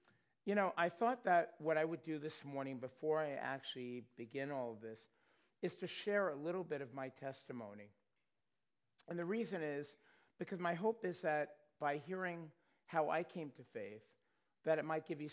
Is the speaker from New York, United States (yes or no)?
yes; New York, United States; and we were raised in New York. I bet you can tell I'm from New York originally. You can take the boy out of New York, but you know the rest. Can't take New York out of the boy. Anyway, my accent.